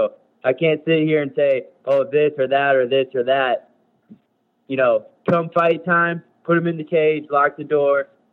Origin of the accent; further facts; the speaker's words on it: Franklin, Tennessee, United States; Yeah, I grew up in Tennessee, Franklin, Tennessee.